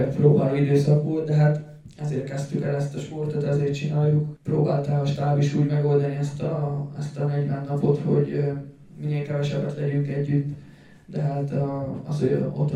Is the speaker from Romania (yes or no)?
yes; Voluntari, Ilfov, Romania; Ugye itt volt Romániában, Voluntárban is, és amikor oda kerültem, hogy mondtam, hogy én is ugye innen származok, és hogy itt születtem